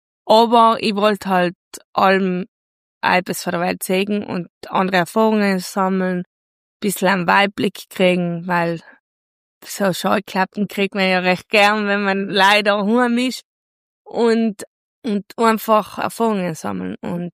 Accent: Naturns, South Tyrol, Italy; ich komme aus Natur und aus dem Finchgau.

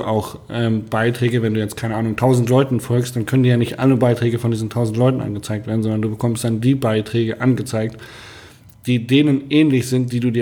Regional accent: Hanover, Lower Saxony, Germany; Ich komme aus Hannover und ganz viele meiner Freunde aus Hannover

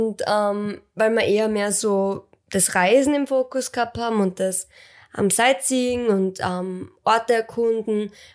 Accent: Austria; wir kommen halt aus Österreich und in Österreich ist das durchaus normal, dass man das mit hat.

